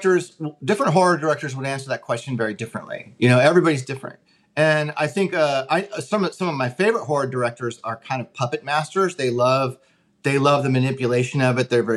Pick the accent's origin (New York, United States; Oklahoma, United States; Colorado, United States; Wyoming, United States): Colorado, United States; Denver; I am. Yeah, I'm from North Denver. I really did the best I could in the first movie to recreate the feeling of the neighborhood I grew up in.